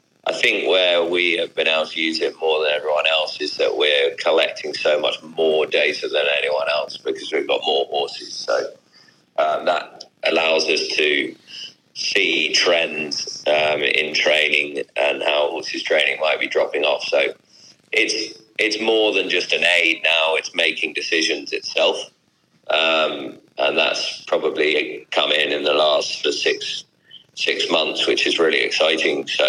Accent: Newmarket, East of England, United Kingdom; moved away as an adult; I grew up in Newmarket and was keen to see the world.

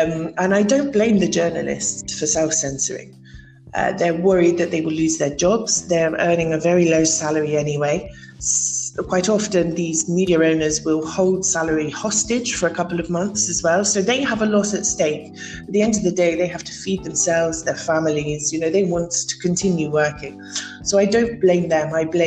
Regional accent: United Kingdom; now in Albania; I'm British

